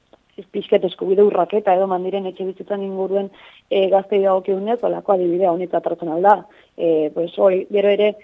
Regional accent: Lekaroz, Navarre, Spain; ni Lekauzkoa naiz

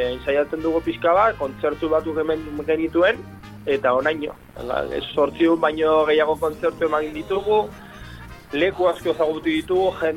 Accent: Aibar, Navarre, Spain; Ba, Oibar gure herrian hasi zen guztia

